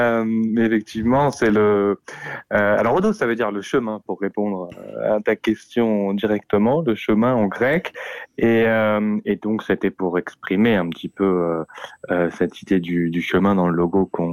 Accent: Sceaux, Île-de-France, France; Et je viens de banlieue. Et, bon, pas très très loin, pas une banlieue très lointaine, je viens de Sceaux.

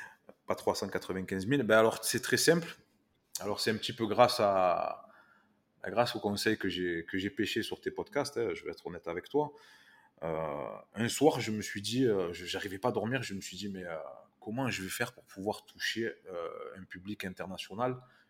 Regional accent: France; accent: French; avec mon accent français

